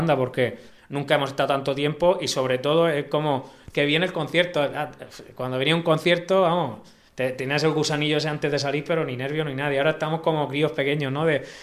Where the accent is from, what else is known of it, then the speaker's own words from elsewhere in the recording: Spain; Ah, somos de España, que tenemos este grupo